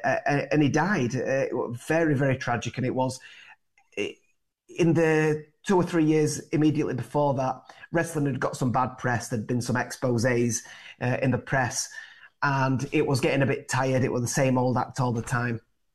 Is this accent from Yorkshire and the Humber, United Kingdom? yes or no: yes; Featherstone, Yorkshire and the Humber, United Kingdom; now in Huddersfield, United Kingdom; I'm from Huddersfield, that's where I live now, but I'm originally from a small mining village of Featherstone, just down the road.